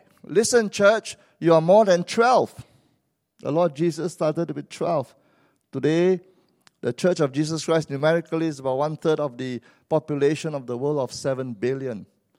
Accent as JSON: {"language": "English", "country": "Malaysia", "said": "Wherever I go, because I'm Malaysian, you see."}